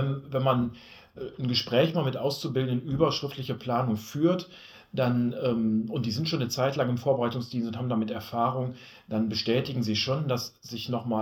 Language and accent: German; Duisburg, North Rhine-Westphalia, Germany; born there; now in Essen, Germany; ich bin ja gebürtiger Duisburger und bin jetzt in Essen schon seit vielen, vielen Jahren.